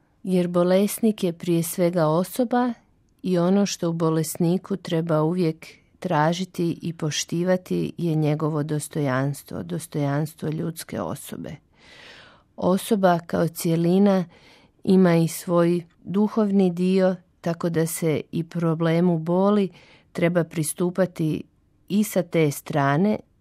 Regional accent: Zagreb, City of Zagreb, Croatia; dolazim iz Zagreba, iz Hrvatske

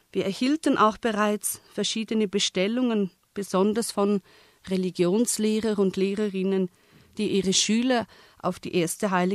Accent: Trun, Grisons, Switzerland; accent: Sursilvan; first language Romansh; German is a second language; Ich stamme aus der Suselva, Trun, eine Gemeinde im Bündner Oberland, bin also Rätoromanin. Mein Idiom ist das Sursilvan.

